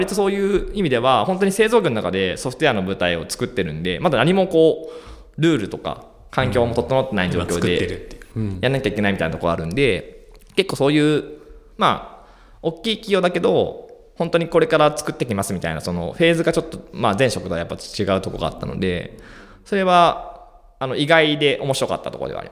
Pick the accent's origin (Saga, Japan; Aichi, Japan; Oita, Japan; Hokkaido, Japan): Aichi, Japan; 僕はあの、もともと愛知県出身なんで